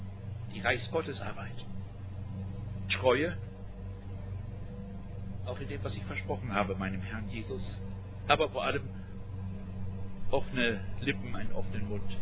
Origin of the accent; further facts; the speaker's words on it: Dortmund, North Rhine-Westphalia, Germany; Und er hat in meiner Heimatstadt in Dortmund